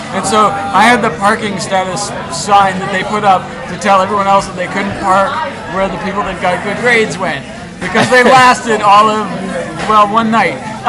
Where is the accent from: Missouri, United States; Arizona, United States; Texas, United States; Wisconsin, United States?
Missouri, United States; St. Louis; Because I'm from St. Louis.